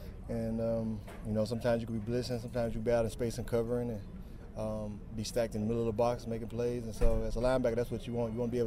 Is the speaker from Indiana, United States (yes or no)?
no; Mississippi, United States; now in New Orleans, United States; I grew up in Mississippi, so I mean, I went far away